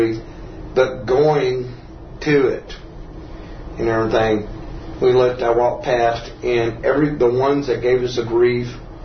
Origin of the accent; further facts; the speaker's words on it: Lubbock, Texas, United States; I said, I'm from Lubbock, Texas. And she says, oh, she said, well, she says, where, I never, you know, where is that? And I said, you know where Amarillo is? And she said, yeah. And I said, well, we're south of Amarillo in the Panhandle